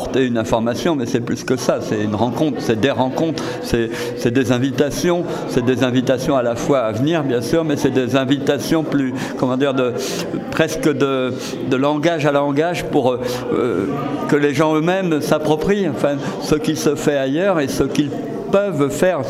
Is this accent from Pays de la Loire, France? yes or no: yes; Nantes, Pays de la Loire, France; Je suis nantais